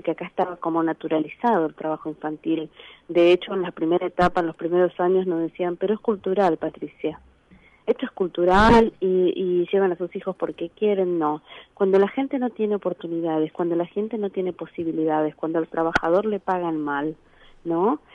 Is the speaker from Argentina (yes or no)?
yes; Oberá, Misiones, Argentina; born there; nosotros nacimos en Misiones, en la provincia de Oberá